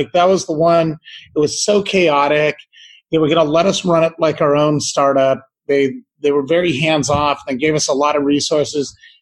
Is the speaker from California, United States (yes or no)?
yes; Cupertino, California, United States; I grew up in Cupertino. Uh-huh. And, you know, we moved there in 1965 and lived there until, like, I don't know, 85 or so. And tiny little street, Presidio Drive.